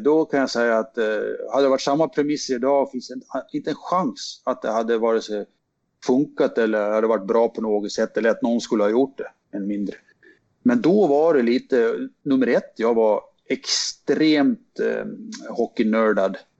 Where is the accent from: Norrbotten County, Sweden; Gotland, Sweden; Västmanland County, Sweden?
Gotland, Sweden; Slite; det är faktiskt hemma på Gotland, och specifikt kanske till och med hemma i Slite